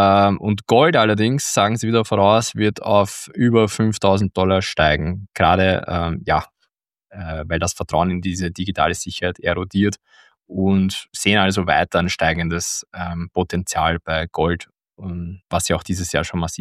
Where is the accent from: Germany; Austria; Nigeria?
Austria; wir als Österreicher und Rezession sind Best Friends zurzeit